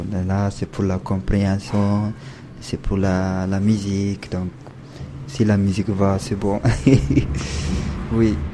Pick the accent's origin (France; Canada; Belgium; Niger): Niger; French is a second language; Je viens du Niger. Niger, c'est à l'ouest, de l'Afrique.